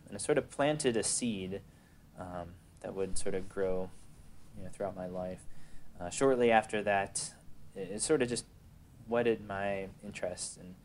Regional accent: Pittsburgh, Pennsylvania, United States; now in Allentown, United States; I'm from Pittsburgh initially. Okay. But right now I am studying in Allentown, PA. So I'm on the other side of the state currently.

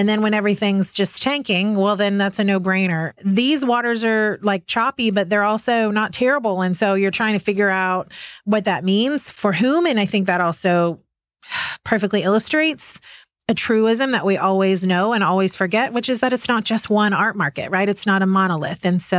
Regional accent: Oklahoma, United States; And yes, I am from Oklahoma, and I do feel like being from the middle gives me hopefully kind of an outsider looking in perspective.

